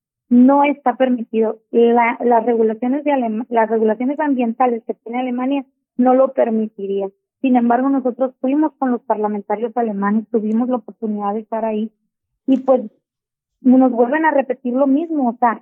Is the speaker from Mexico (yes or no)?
yes; Sinaloa, Mexico; las comunidades que estamos en la Bahía de Ohuira, somos habitantes o somos ciudadanos de bajo nivel? ¿No somos mexicanos acaso?